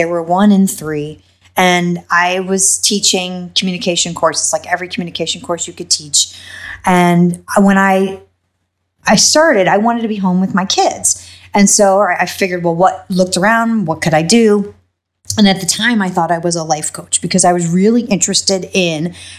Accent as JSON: {"language": "English", "region": "Illinois", "country": "United States", "tie": "born or raised there", "said": "growing up in the Chicago suburbs was idyllic. I mean, I couldn't ask for a better childhood."}